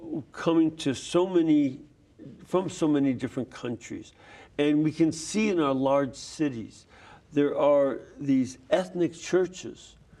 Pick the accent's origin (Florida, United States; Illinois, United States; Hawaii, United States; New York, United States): Illinois, United States; Chicago; And it became something when I was growing up in Chicago. It was really fun to go to the Italian festivals or the Greek festivals or the Polish festivals.